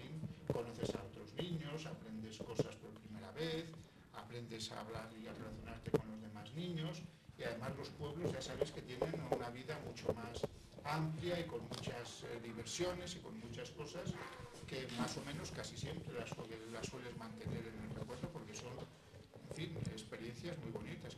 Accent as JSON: {"language": "Spanish", "region": "Castile and León", "country": "Spain", "tie": "born or raised there", "said": "yo soy de pueblo, yo soy de Colmillo de los Oteros, que es un pueblo muy cerca de aquí, del Burgo Ranero"}